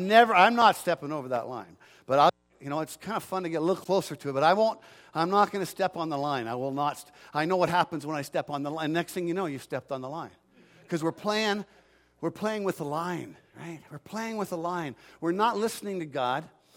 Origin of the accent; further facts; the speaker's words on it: Canada; Now, as a Canadian, I had no idea what that meant, walking the beans.